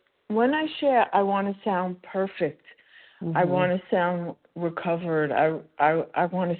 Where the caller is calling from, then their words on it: Florida, United States; Yes, I'm calling from Florida.